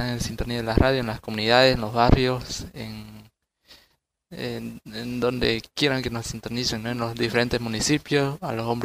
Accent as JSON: {"language": "Spanish", "town": "San Miguel de Velasco", "region": "Santa Cruz", "country": "Bolivia", "said": "¿no? Soy del municipio de San Miguel de Velasco"}